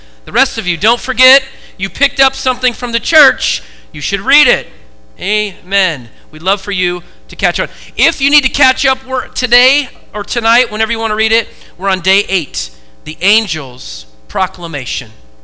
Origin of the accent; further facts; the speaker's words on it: Oregon, United States; Growing up in Oregon, we had live trees. Why? Because we have trees everywhere.